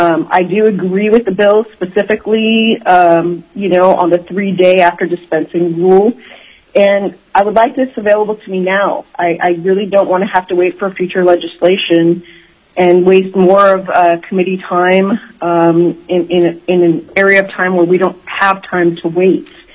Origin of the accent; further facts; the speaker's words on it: Anchorage, Alaska, United States; I am from East Anchorage, Alaska.